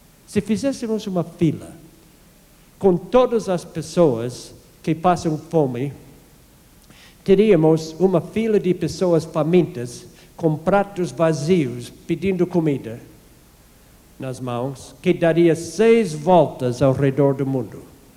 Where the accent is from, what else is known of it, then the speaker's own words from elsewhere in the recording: Canada; Eu me lembro quando eu fui criado no Canadá, nós não tivemos chave de nossa casa.